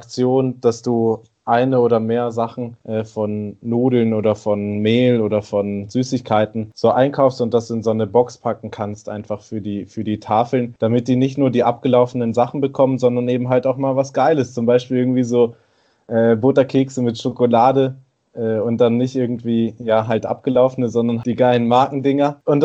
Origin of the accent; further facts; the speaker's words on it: Baden-Württemberg, Germany; Also da bin ich Schwabe und sage, nichts verkommen lasse.